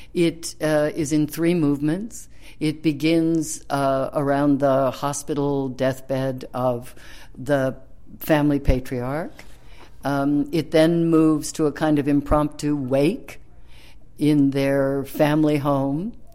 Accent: Oakland, California, United States; also born or lived in San Francisco; now in Brooklyn, United States; I have actually two hometowns in the Bay Area, because I was born in San Francisco, but from the sixth grade until I graduated from university, I lived in Oakland on Fruitvale Avenue.

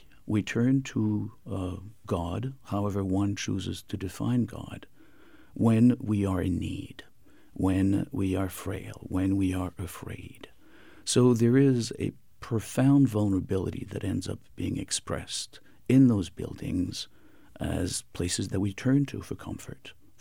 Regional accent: Paris, Île-de-France, France; Well, for one, I was born and raised in Paris, so I lived there for 17 years.

